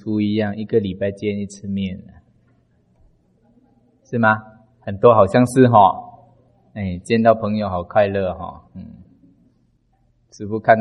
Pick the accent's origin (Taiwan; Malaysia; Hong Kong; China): Malaysia; 我是佛教的边地，马来西亚那个地方，一个出家人都看不到我们那边。